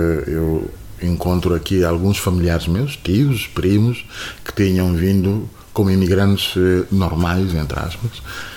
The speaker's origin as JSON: {"language": "Portuguese", "region": "Casamance", "country": "Senegal", "said": "Eu sou da zona sul do Senegal, que faz fronteira com a Guiné-Bissau."}